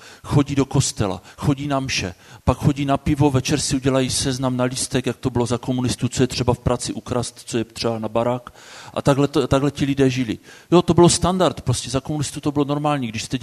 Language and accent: Czech; Moravian-Silesian Region, Czechia; Pocházím z Hlučínska a tam to bylo takovou povinností chodit v neděli do kostela.